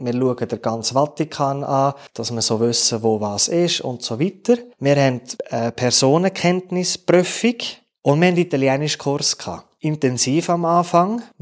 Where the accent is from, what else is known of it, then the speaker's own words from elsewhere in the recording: Interlaken, Bern, Switzerland; Ich bin in Interlaken aufgewachsen. Berge oben dran und Berge unten dran. Nicht zu eng, aber doch relativ eng.